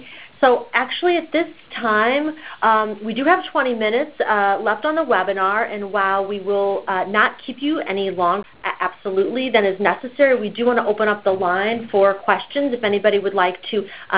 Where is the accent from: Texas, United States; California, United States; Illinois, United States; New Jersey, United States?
Illinois, United States; Well, hello, I'm from Illinois as well, so it's nice to get a question from our friends and colleagues in Illinois.